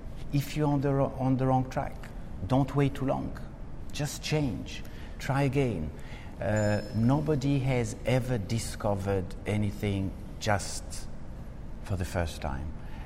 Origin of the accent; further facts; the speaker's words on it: Switzerland; also born or lived in France; When I was six, we moved from France. I was born in France to Switzerland.